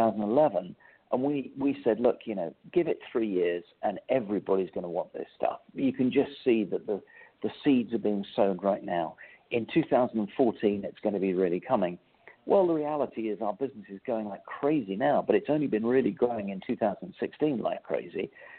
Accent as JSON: {"language": "English", "region": "England", "country": "United Kingdom", "moved": "yes", "lives_now": "United States", "said": "you can tell by my accent that I'm originally from England."}